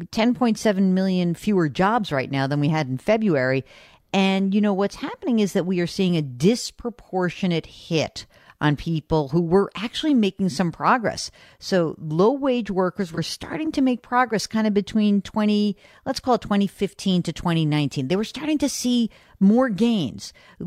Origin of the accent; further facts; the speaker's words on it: New York City, New York, United States; On the other hand, you know, I'm a New Yorker. I'm optimistic.